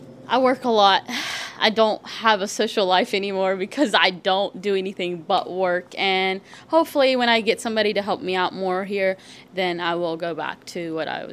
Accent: Tulkarm, West Bank, Palestine; I'm originally from Palestine. I'm from a little city called Turkerim, and now we live here.

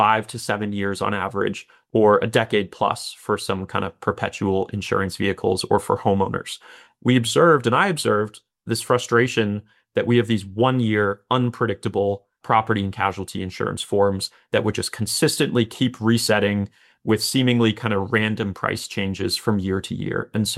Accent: Hawaii, United States; You know, growing up in Hawaii, my family had always discussed longer term climate risks like sea level rise. You know, my childhood home is a couple feet above sea level

